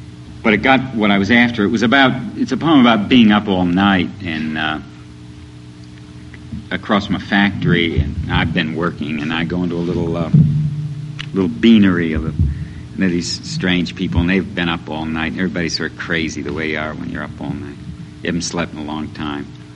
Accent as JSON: {"language": "English", "town": "Detroit", "region": "Michigan", "country": "United States", "said": "I come from Detroit."}